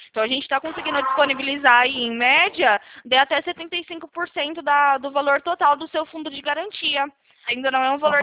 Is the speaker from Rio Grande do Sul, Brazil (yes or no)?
no; Florianópolis, Santa Catarina, Brazil; Ah, que legal, eu também era daí, eu era de Florianópolis.